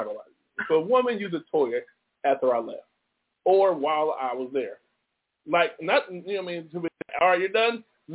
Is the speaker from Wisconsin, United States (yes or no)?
yes; Milwaukee, Wisconsin, United States; I mean, I'm from Milwaukee, Wisconsin. I'm from Milwaukee, Wisconsin, so.